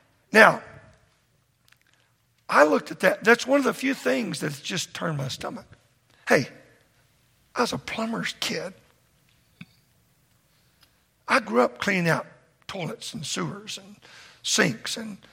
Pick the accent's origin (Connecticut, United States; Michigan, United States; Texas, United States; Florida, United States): Texas, United States; Well, I want you to know something. I'm from Texas. I've never even seen anything like that.